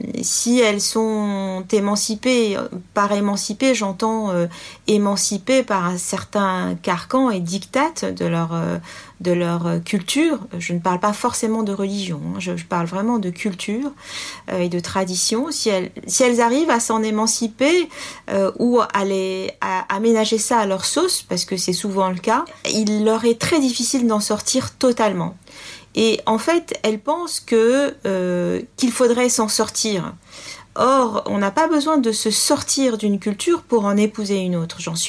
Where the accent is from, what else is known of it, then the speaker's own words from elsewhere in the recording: France; Moi, je suis française avant tout.